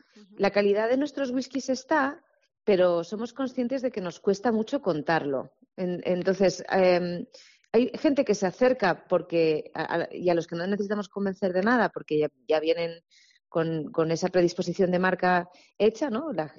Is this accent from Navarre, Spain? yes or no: no; Segovia, Castile and León, Spain; yo, que soy de Segovia